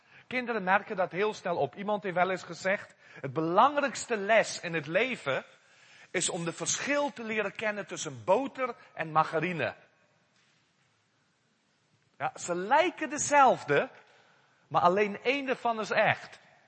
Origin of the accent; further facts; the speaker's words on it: South Africa; first language Afrikaans; Dutch is a second language; Ik heb in Engels gewerkt en studeerd in Engels. En Afrikaans is mijn moedertaal.